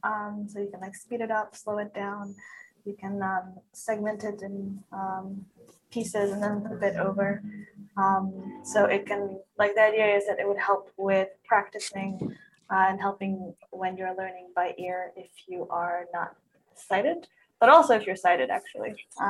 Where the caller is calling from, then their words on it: London, United Kingdom; I'm calling from London.